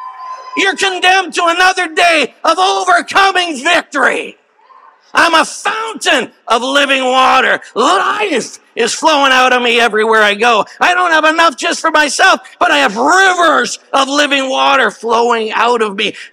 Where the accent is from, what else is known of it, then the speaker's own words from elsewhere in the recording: Jamaica; I am Jamaican.